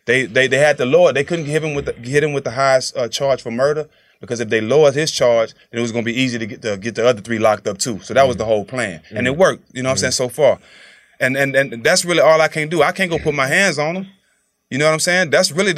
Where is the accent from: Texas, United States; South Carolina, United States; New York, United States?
Texas, United States; I'm from Texas. I was buying foes for $40 in 95, 94.